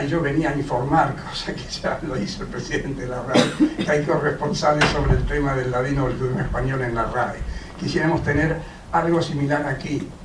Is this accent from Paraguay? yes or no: no; Buenos Aires, Argentina; first language lad; Mi lengua materna, y hasta que entré en la escuela primaria en Buenos Aires, mis padres me cantaban un romance muy antiguo